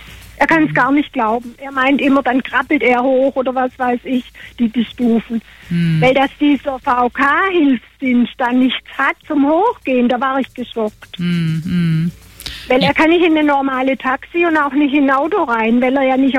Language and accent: German; Baden-Württemberg, Germany; Ich bin in Uffringen geboren, ich bin ein Schwabe